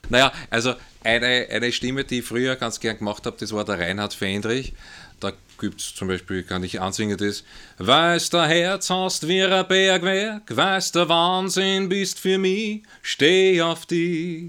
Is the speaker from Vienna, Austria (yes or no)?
yes; Vienna, Austria; born there; also born or lived in North Rhine-Westphalia; Ich bin geboren in Wien. Also ich bin schon in Wien geboren. Also auch eine sprachtechnisch interessante Entwicklung. Vielleicht ist auch daher ein bisschen das Talent, weil als ich sprechen gelernt habe, war ich in Nordrhein-Westfalen und habe so richtig schön Westfälisch gesprochen.